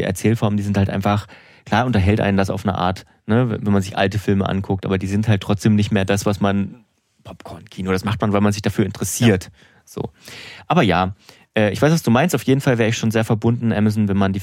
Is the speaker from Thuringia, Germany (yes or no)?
yes; Suhl, Thuringia, Germany; aus Suhl stammt, meiner Heimat in Südthüringen